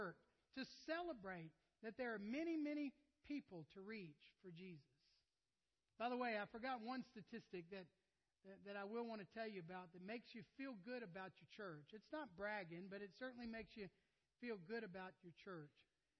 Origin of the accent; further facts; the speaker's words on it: New Orleans, Louisiana, United States; also born or lived in Houston; I said I was born in Houston, but I moved to New Orleans in sixth grade, and I haven't been out of South Louisiana since.